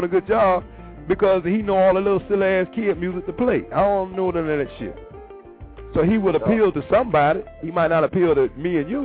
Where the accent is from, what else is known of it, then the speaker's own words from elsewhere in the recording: Florida, United States; And it's like, no, man, I'm from Florida, though. I ain't going to say I just rep Florida, but I rep my city.